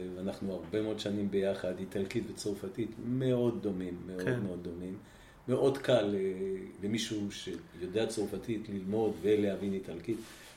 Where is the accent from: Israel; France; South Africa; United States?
France; first language German; Hebrew is a second language; אני אחרון, אח השלישי, אז נולדתי בצרפת וגדלנו בבית.